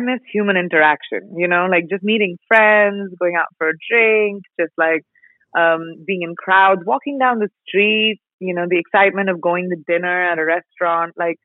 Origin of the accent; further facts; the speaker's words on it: India; especially because I'm Indian